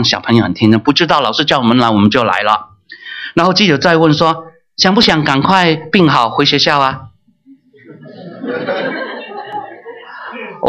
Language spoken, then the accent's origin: Chinese; China; 我们中国人不是有一句话说“做惯妻儿懒做惯”，对吗？